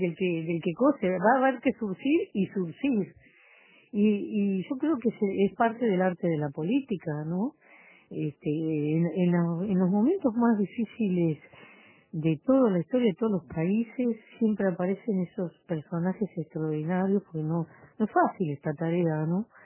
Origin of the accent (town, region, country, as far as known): Uruguay